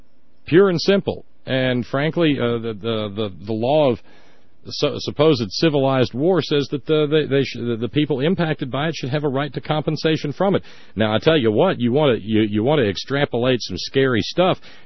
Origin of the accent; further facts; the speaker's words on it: the South, United States; I hate to say it because I'm a Southerner, but the further south you get, the more virulent the conservatism and the meaner spirited it seems to get.